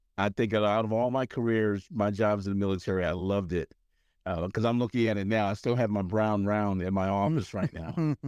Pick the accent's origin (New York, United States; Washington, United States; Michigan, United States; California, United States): New York, United States; Highland Falls; I'm from New York. I'm from a town called Highland Falls. Nobody's never heard of it